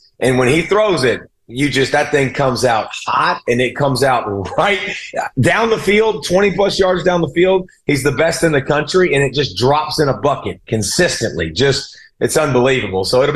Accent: the South, United States; And listen, I'm from the South, right?

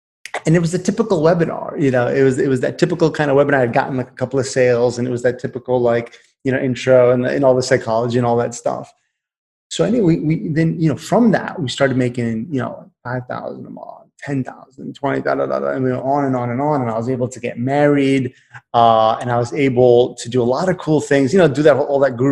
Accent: San Francisco, California, United States; ended up actually back in my hometown area of where I was born in San Francisco

